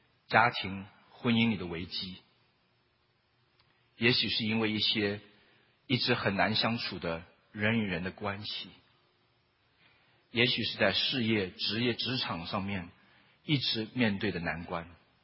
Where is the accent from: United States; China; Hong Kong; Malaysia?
United States; also born or lived in Taiwan; 我是在我们老家是江苏，我是在台湾出生，那我是在美国长大。那我在念高中的时候，我住在 Boston。